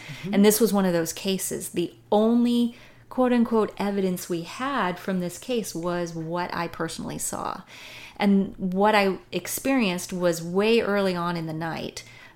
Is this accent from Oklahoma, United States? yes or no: yes; Oklahoma, United States; So yes, we are from Oklahoma.